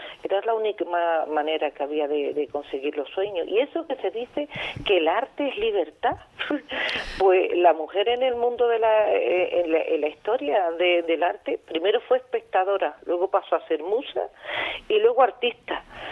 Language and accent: Spanish; Huelva, Andalusia, Spain; No, soy de Huelva, capital.